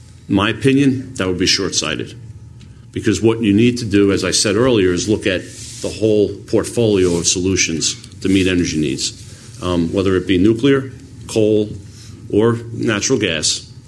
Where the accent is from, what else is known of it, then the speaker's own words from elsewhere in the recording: New Jersey, United States; you need to know that I'm from North Jersey, one town away from New York State.